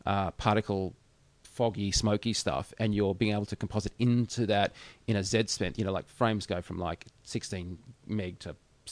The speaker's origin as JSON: {"language": "English", "country": "Australia", "said": "I'm an Australian"}